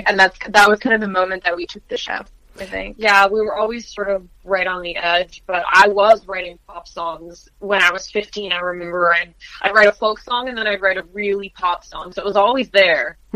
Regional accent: Alberta, Canada; even as kids growing up in Alberta.

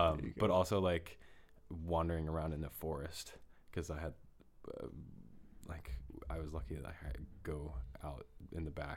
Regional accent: Seattle, Washington, United States; I'm from Seattle, or the Seattle area. I've grown up there my whole life

